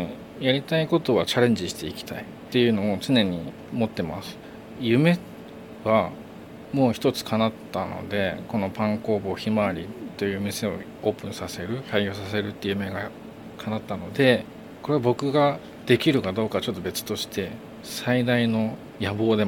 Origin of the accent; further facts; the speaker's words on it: Yokohama, Kanagawa, Japan; now in Fujisawa, Japan; やっぱり僕横浜出身なんですけど、引っ越してきてから藤沢ってなんて自然が豊かなんだろうと